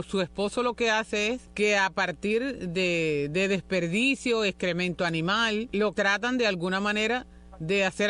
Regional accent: Cuba; nosotros los cubanos

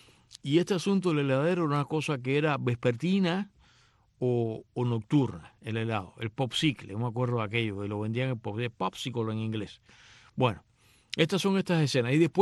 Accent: Matanzas, Cuba; Él iba a la barriada hasta la que yo crecí ahí en Arechavaleta, que como se dice correctamente es Arechavaleta.

